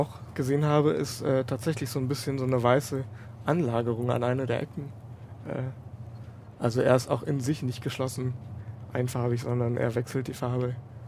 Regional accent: Frankfurt, Hesse, Germany; Frankfurt.

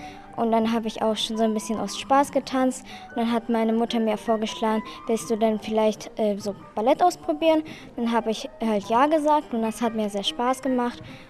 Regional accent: Germany; ich bin 12 Jahre alt und ich komme aus Deutschland.

